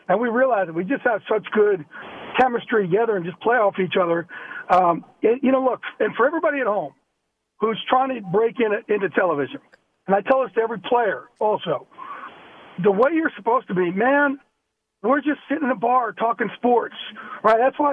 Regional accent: New Jersey, United States; I'm from Jersey, and it's just how I talk.

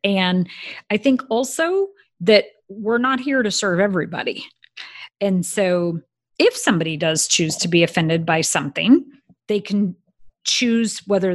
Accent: Corvallis, Oregon, United States; The favorite restaurant when I was growing up in Corvallis, Oregon, so this is, I'm going to say, like the 70s, early 80s, was called the Gay Parfait.

